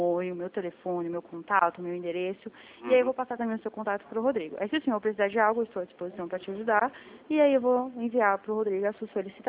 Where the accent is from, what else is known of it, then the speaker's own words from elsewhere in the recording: Brasília, Federal District, Brazil; também sou de Brasília.